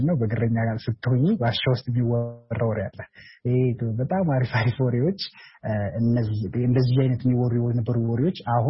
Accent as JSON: {"language": "Amharic", "region": "Amhara", "country": "Ethiopia", "tie": "born or raised there", "said": "ያደኩት በሰሜን ማውንቴን በሰሜን ተራራዎች ብሔራዊ ፓርክ ውስጥ ነው ራስ ዳሽን አካባቢ ማለት ነው ወደ ጎንደር ጋ በልጅነቴ በጎች እየጠበኩ ከበጎች ጋር እየተጫወቱ"}